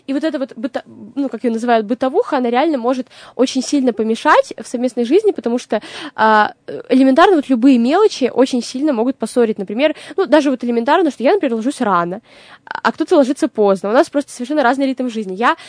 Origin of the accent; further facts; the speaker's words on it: Yekaterinburg, Sverdlovsk Oblast, Russia; born there; Я очень рада, что я родилась в Екатеринбурге и, получается, в Москве жила в общежитии